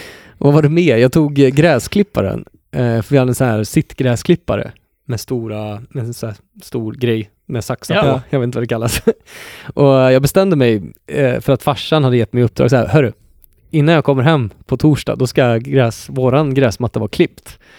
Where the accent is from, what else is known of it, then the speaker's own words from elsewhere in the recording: Vänersborg, Västra Götaland County, Sweden; Det var ju där jag växte upp, den lilla delen av Vänersborg.